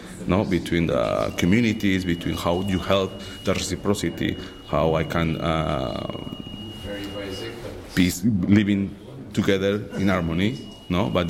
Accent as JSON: {"language": "English", "country": "Peru", "lives_now": "Vancouver, Canada"}